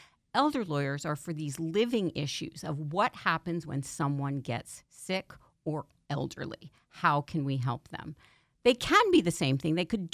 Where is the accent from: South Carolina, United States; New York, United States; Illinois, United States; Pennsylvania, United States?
Pennsylvania, United States; Pottstown; Pottstown, Pennsylvania.